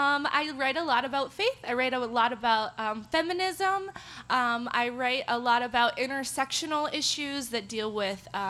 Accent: Texas, United States; now in Iowa, United States; I grew up in Texas, but actually Iowa is now the place I've lived in the longest, by 6 months now.

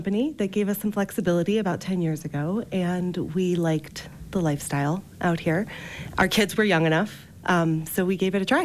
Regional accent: Miami, Florida, United States; Well, I was born and raised in Miami, Florida, so was truly surrounded by immigrants my entire life.

